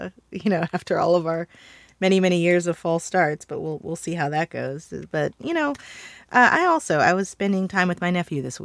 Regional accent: Missouri, United States; a story that came out last week in Politico about my home state of Missouri and our wonderful lack of vaccinations.

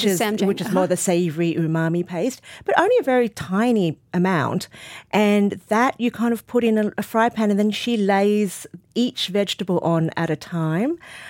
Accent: Sydney, New South Wales, Australia; born or raised there

